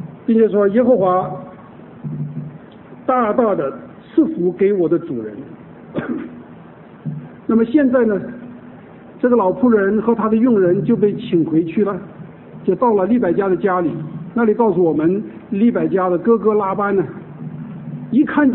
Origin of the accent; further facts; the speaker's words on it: China; 丁姐妹，我们中国人读到这句话觉得很奇怪